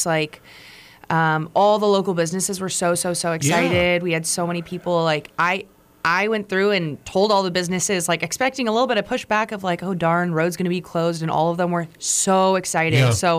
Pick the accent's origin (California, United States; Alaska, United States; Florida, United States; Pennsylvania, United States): Alaska, United States; Fairbanks; I'm born and raised in Fairbanks, never been on one.